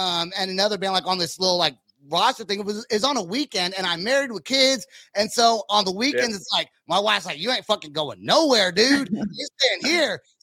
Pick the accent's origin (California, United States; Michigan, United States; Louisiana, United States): California, United States; now in Oklahoma, United States; I'm from California originally. When I first moved here, it was hard for me to get these names right just because of the way everything's spelled.